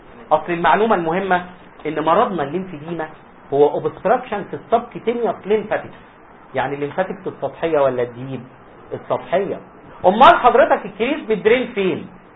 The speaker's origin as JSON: {"language": "Arabic", "town": "Mashtul as-Suq", "region": "Sharqia Governorate", "country": "Egypt", "tie": "born or raised there", "said": "مشتول السوق دي بلدنا اسمها مشتول السوق"}